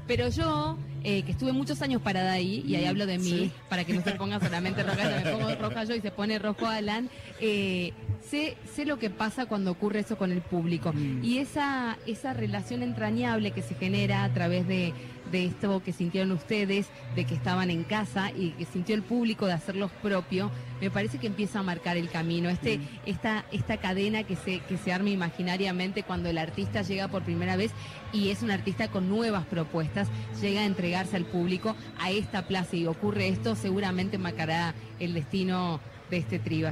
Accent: Carlos Paz, Córdoba, Argentina; yo soy oriunda de Carlos Paz, es una ciudad muy particular que no tiene demasiada identidad o no tiene mucha relación con el folclore

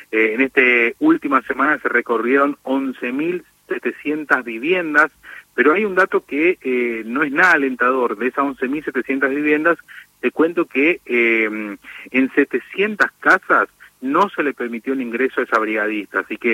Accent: Formosa, Argentina; quizás sos de Formosa, yo soy de allá

